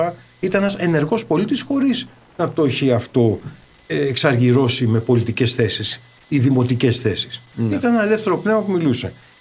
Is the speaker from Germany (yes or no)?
yes; Germany; μεγάλωσα στη Γερμανία. Αυτό είναι το παρελθόν.